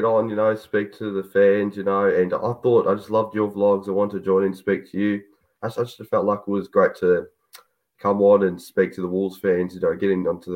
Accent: Melbourne, Victoria, Australia; I'm from Melbourne. It's the Southeast City.

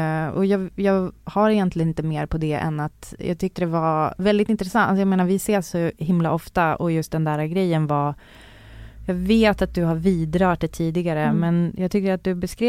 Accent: Umeå, Västerbotten County, Sweden; Så här, jag växte upp i Umeå.

